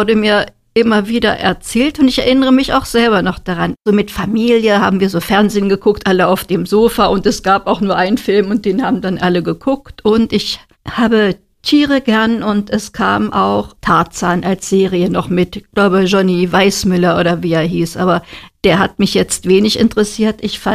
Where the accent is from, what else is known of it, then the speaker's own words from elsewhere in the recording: Aschersleben, Saxony-Anhalt, Germany; Ich bin hier in Aschersleben geboren, bin hier aufgewachsen, war noch nie weg und kenne Aschersleben von klein auf. Kenne jede Ecke, kann ich schon sagen. Also ich wohne hier mit meiner Familie.